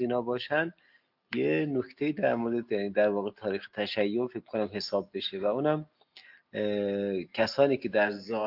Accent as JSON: {"language": "Persian", "region": "Qom", "country": "Iran", "said": "ما از قم اومدیم"}